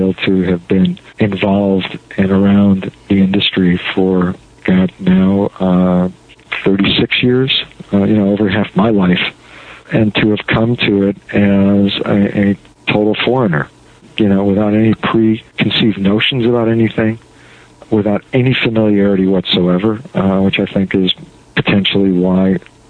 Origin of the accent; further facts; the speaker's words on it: Chicago, Illinois, United States; But growing up in Chicago, where games were outlawed, it wasn't until I went to college that I started playing pinball.